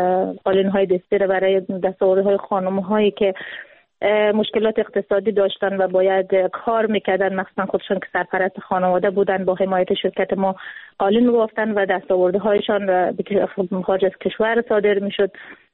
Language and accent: Persian; Afghanistan; also born or lived in Iran; ما اوایل که آمده بودیم افغانستان چون مهاجر بودیم در ایران